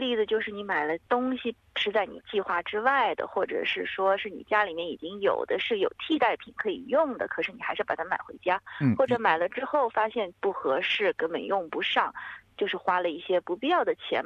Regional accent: Australia; 如果像我们澳洲人或者说是西方人，可能对这个圣诞节比较注重

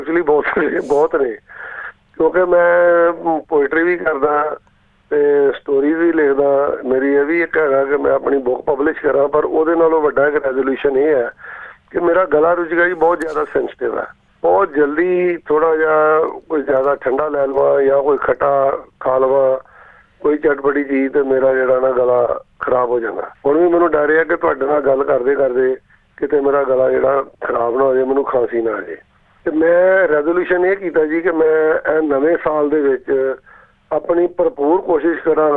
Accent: Amritsar, Punjab, India; now in Melbourne, Australia; basically ਮੈਂ ਅੰਮ੍ਰਿਤਸਰ ਤੋਂ ਹਾਂ ਜੀ ਅਤੇ ਮੈਲਬਰਨ ਹੁਣ ਰਹਿ ਰਿਹਾ

